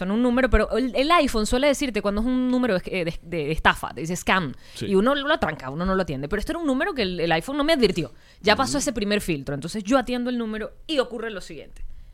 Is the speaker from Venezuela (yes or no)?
yes; Venezuela; Uno como venezolano piensa que es como la cédula.